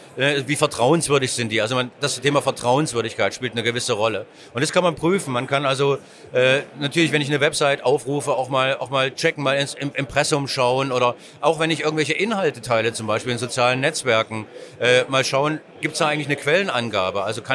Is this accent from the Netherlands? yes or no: no; Erfurt, Thuringia, Germany; Ich komme aus Erfurt